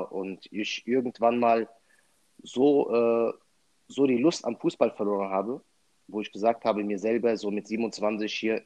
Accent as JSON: {"language": "German", "town": "Raunheim", "region": "Hesse", "country": "Germany", "tie": "born or raised there", "said": "bin ich wieder zu meinem Heimatort Raunheim gezogen, ja. Habe mir da was gekauft"}